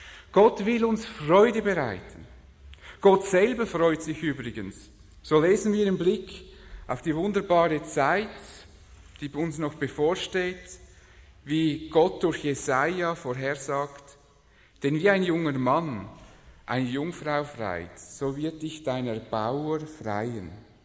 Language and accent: German; Switzerland; Wir erleben das als Schweizer immer so bei uns in den eigenen vier Wänden